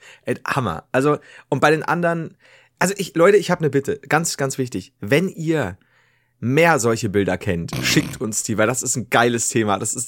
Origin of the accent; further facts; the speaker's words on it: Osnabrück, Lower Saxony, Germany; Ich komme zum Glück aus Osnabrück.